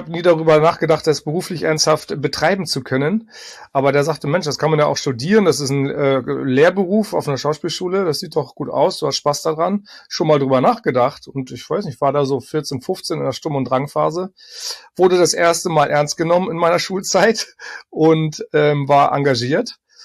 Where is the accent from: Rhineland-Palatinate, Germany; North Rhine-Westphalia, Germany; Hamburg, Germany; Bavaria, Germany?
Hamburg, Germany; born there; also born or lived in Berlin; zu der Zeit habe ich noch in Berlin gelebt mit meiner Frau, sind also zurückgezogen in meine Geburtsstadt Hamburg.